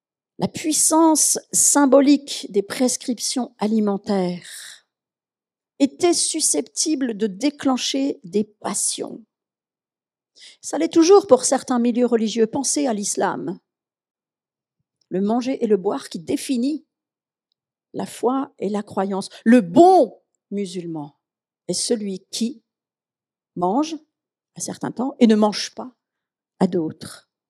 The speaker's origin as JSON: {"language": "French", "region": "Grand Est", "country": "France", "said": "Pardon, je suis alsacienne."}